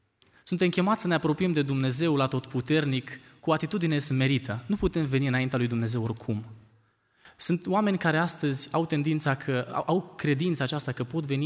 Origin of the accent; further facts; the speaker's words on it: Bucharest, Romania; vin din București, sunt student în cadrul Institutului Teologic Pentecostal